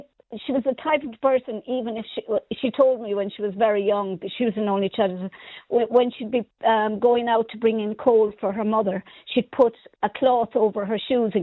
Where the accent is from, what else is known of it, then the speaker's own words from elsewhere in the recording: England, United Kingdom; born there; I was born in England with a Welsh grandmother and an English father, but my mother made up for everything with her Irishness.